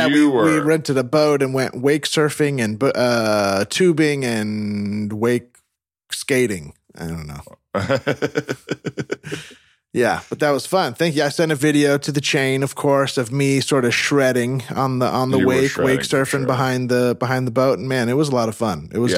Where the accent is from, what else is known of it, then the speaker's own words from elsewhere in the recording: California, United States; I'm from Northern California, and I lived in like a pretty suburban area, you know, kind of track homes and stuff.